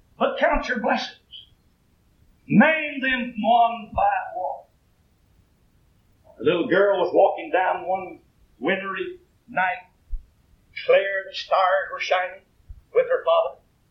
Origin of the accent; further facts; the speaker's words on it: United States; thank God I'm an American.